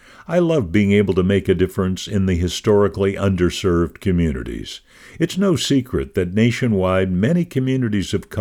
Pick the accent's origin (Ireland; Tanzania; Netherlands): Tanzania; first language Swahili; English is a second language; now in Minnesota, United States; First, they spoke Tanzanian Kiswahili, which is my mother tongue, and services started at 2 p.m.